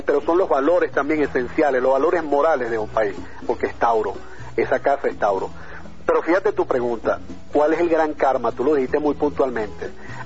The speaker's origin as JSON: {"language": "Spanish", "country": "Venezuela", "said": "que somos venezolanos y tenemos derecho"}